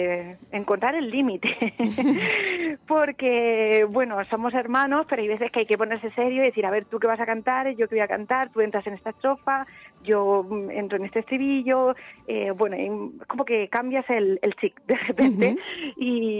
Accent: Madrid, Community of Madrid, Spain; nada más que siendo madrileña.

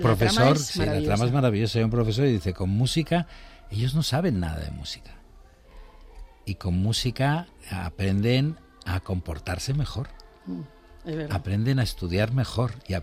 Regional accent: Alfaz del Pi, Valencian Community, Spain; now in Madrid, Spain; Yo soy de Alicante, en Alfaz del Pi, uh-huh, y montaba obras de teatro con niños.

